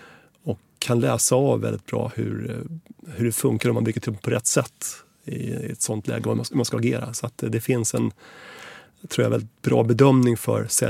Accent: Kungsängen, Stockholm County, Sweden; Jag är uppväxt i Kungsängen och där var AIK en ganska stark klubb.

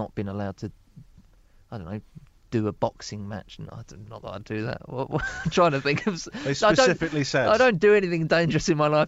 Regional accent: Dagenham, London, United Kingdom; I'm from Dagenham in Essex.

